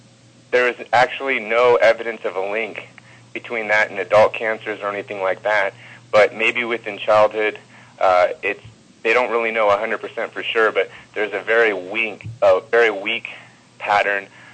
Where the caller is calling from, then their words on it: California, United States; from California.